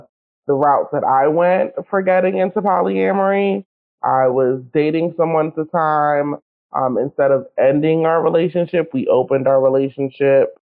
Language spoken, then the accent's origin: English; Philadelphia, Pennsylvania, United States; Like I'm from Philadelphia. I only just recently moved to California within the last year or so.